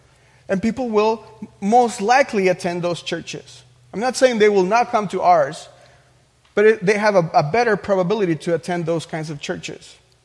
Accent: Mexico; When I grew up in Mexico, I realized that most pastors were not interested in church planting

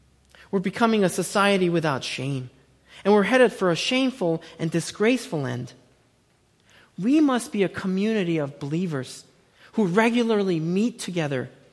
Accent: South Korea; Well, when I was growing up in Korea, we knew everyone in our small neighborhood.

